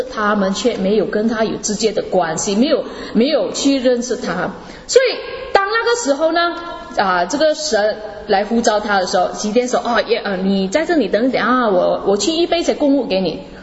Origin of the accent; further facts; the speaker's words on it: Malaysia; 800美金那时候对我们马来西亚人来说是非常多的